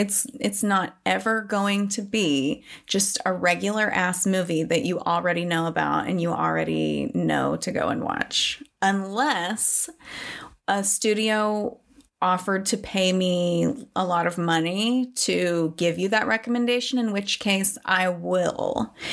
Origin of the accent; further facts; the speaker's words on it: United States; foreign to me because I'm American